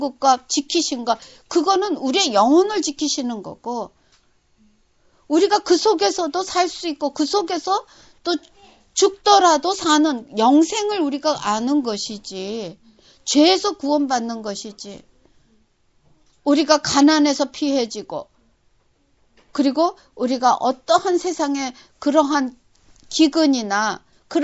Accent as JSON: {"language": "Korean", "country": "South Korea", "said": "내가 한국 사람이라는 위치에서 살기 때문에"}